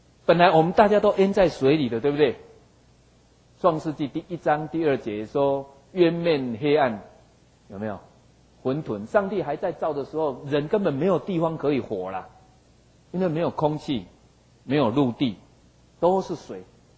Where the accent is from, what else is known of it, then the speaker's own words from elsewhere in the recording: Taiwan; 可是影响我们台湾人将来的健康很大的影响。